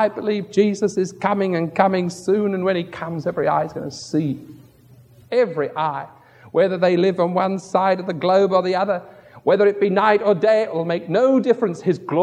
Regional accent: United Kingdom; As a boy growing up in the Isle of Great Britain

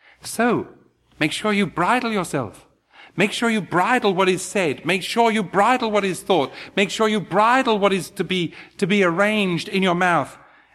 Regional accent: London, United Kingdom; I was a boy growing up in London. It's now a very posh place, it was in those days. It's now a bit of a slum.

